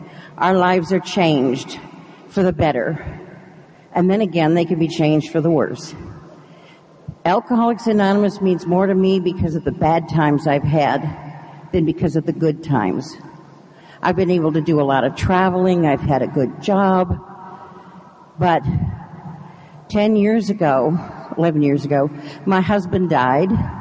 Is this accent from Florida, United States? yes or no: no; Kansas City, Missouri, United States; I'm a very grateful alcoholic. I come from Kansas City, Missouri, North Oak Women's Group